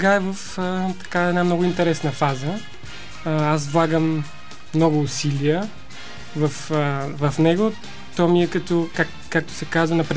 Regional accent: Plovdiv, Plovdiv Province, Bulgaria; also born or lived in Gabrovo; now in Sofia, Bulgaria; Родом съм от Габрово, израсен съм в Пловдив и на гайда почнах да свири тук в София

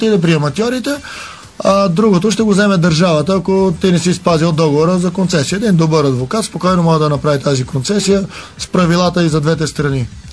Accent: Bankya, Sofia City, Bulgaria; От едно село Банкя. Банкя.

